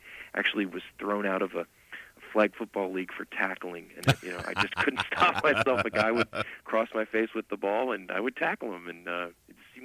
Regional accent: Tennessee, United States; It's strange growing up in Tennessee where they have their own very serious college football program, but they weren't very good, frankly, in the 70s and 80s.

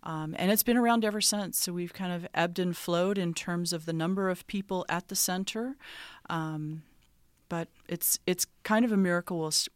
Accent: Ames, Iowa, United States; moved away as an adult; I'm originally from Ames, Iowa. I grew up there and went to high school there.

